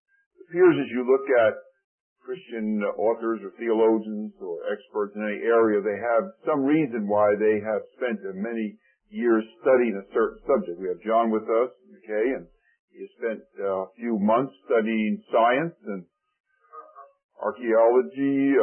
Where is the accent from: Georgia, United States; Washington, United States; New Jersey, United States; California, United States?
New Jersey, United States; And I was raised in the New Jersey area